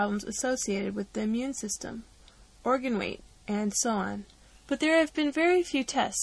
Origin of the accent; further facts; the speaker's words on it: Midwest, United States; I grew up in the Midwest eating cheeseburgers, Cokes, and ice cream.